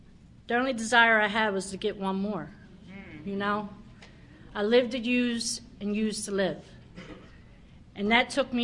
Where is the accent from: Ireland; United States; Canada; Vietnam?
United States; Baltimore, Maryland; I'm from Baltimore.